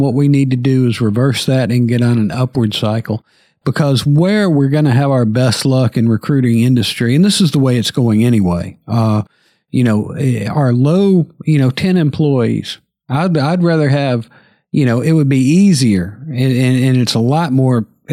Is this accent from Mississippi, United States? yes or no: yes; New Albany, Mississippi, United States; And I'm from New Albany.